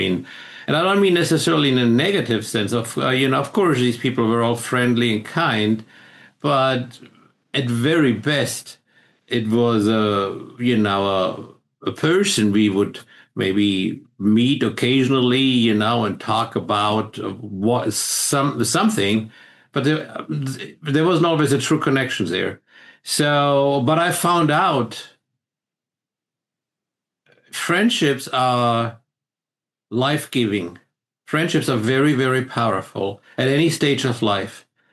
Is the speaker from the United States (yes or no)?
no; Germany; where I grew up in Germany